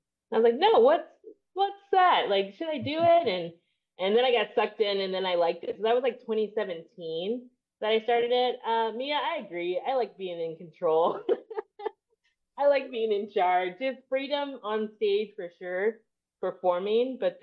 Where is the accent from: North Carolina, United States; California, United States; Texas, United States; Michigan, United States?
Texas, United States; Houston; now in Austin, United States; My theater journey started when I was a wee lad. I grew up in Houston and I was doing theaters, little community theater spots as kids.